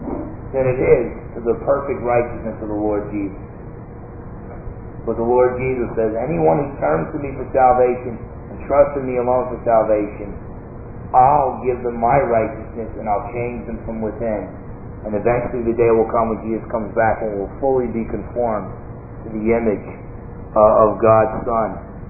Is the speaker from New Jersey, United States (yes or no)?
yes; New Jersey, United States; You know, growing up in New Jersey, I thought I was a tough guy.